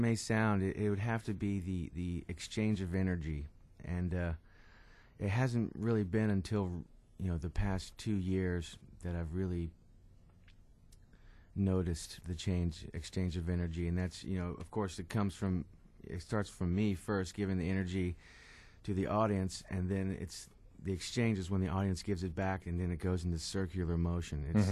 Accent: East Coast, United States; well, I'm from the East Coast, so Price is Right comes on at 11 Eastern.

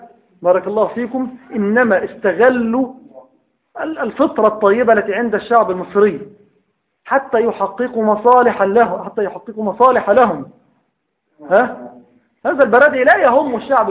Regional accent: Egypt; ويؤجج نار الفتنة عندنا في مصر

